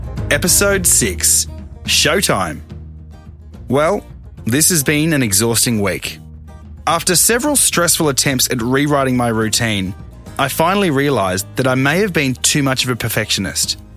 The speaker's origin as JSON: {"language": "English", "town": "Melbourne", "region": "Victoria", "country": "Australia", "said": "I'm from Melbourne originally"}